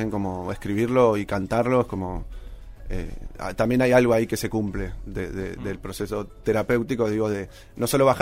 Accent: Neuquén, Argentina; moved away as an adult; now in Buenos Aires, Argentina; Nacido y criado en Neuquén toda la vida hasta el 2017.

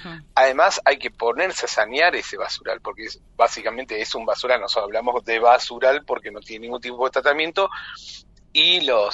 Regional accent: Bariloche, Río Negro, Argentina; born there; Nací acá en Bariloche, soy maestro.

